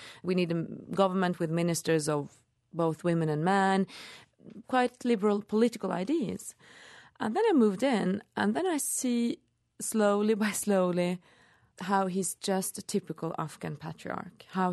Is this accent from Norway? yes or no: yes; Norway; I have my eyes. I'm from Norway. Of course, I'm colored by having grown up in the 70s in Norway.